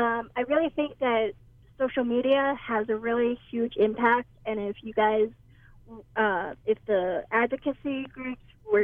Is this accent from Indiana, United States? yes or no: no; Boston, Massachusetts, United States; moved away as an adult; now in Hawaii, United States; Well, I've lived here 3.5 years, and I came from Boston